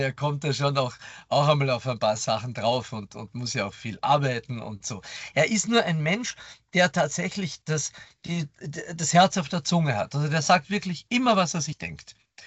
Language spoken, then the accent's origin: German; Klagenfurt, Carinthia, Austria; Ich habe da eine wirklich lange Geschichte mit der Polizei in Klagenfurt, wo ich aufgewachsen bin.